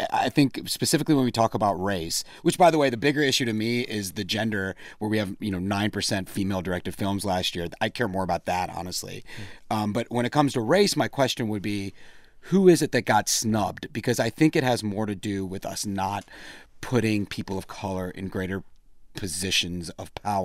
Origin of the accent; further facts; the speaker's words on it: Charlotte, North Carolina, United States; I don't know if you guys have been to South Carolina that much, but I grew up in Charlotte. I can tell you that is a very hard place to be brown.